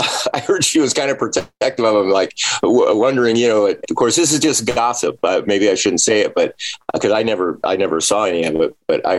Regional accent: Henderson, North Carolina, United States; But growing up in Henderson is how they say it. North Carolina, the radio station there

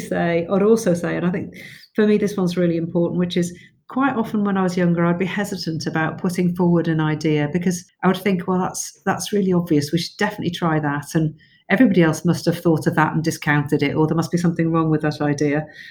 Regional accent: Yorkshire and the Humber, United Kingdom; I'm from Yorkshire.

